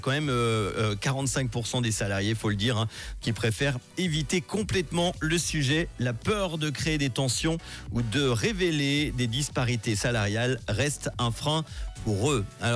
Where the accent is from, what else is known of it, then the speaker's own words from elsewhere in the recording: Switzerland; Et c'est pourtant historiquement très tabou chez nous en Suisse.